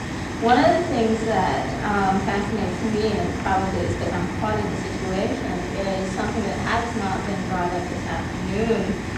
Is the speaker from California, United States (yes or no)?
no; Hawaii, United States; I'm Japanese American from Hawaii, I'm Sansei, third generation. And And I grew up in a context where the Japanese were not a minority group.